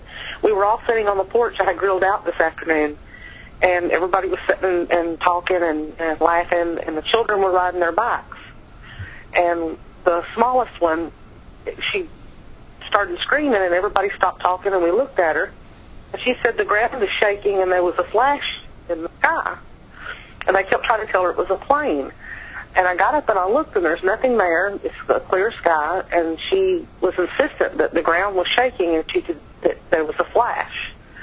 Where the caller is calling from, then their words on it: Alabama, United States; from Alabama.